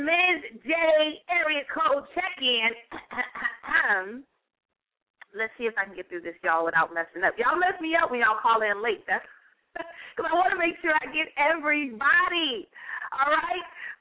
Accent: Stockton, California, United States; She's from my hometown, Stockton, California.

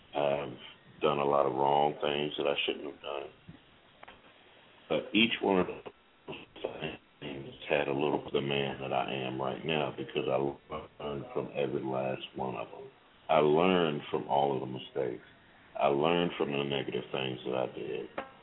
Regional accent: Washington, District of Columbia, United States; now in Kansas City, United States; I'm in Kansas City right now, but I didn't grow up here. I grew up in Washington, D.C.

